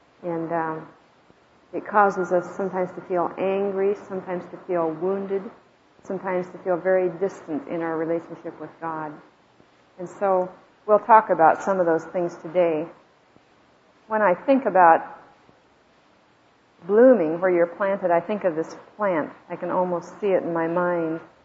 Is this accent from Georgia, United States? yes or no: no; Norman, Oklahoma, United States; I'm from Norman, Oklahoma.